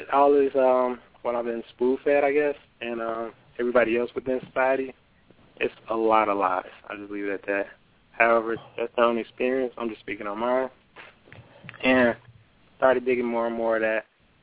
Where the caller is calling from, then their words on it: Chicago, Illinois, United States; Currently, I'm calling from Chicago, Illinois.